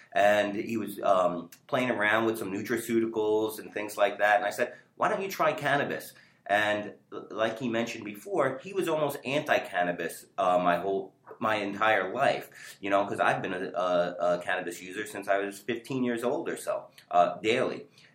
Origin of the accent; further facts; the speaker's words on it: New York City, New York, United States; now in California, United States; I'm from the East Coast, New York City. Both me and my brother originally New Yorkers. AJ moved out here earlier than me.